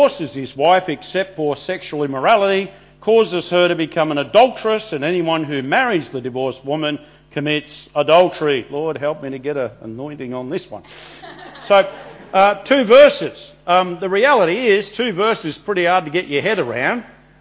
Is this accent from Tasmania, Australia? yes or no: no; Melbourne, Victoria, Australia; I grew up in Melbourne, in Victoria